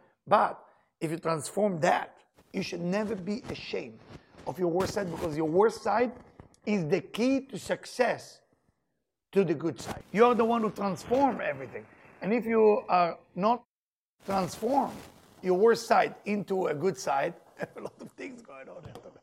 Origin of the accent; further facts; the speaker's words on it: New York, United States; now in Florida, United States; So in the beginning, I was judging because I came from New York.